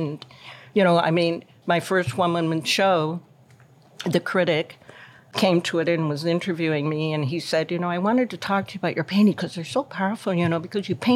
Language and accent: English; Guelph, Ontario, Canada; No, well, I was from Guelph, which was a little town just outside of Toronto.